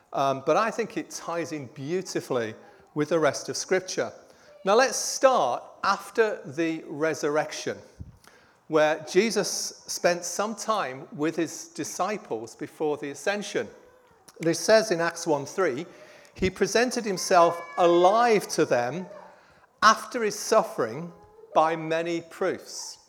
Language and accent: English; Yorkshire and the Humber, United Kingdom; accent: Yorkshire; because I taught in the south, pick me up on my Yorkshire accent.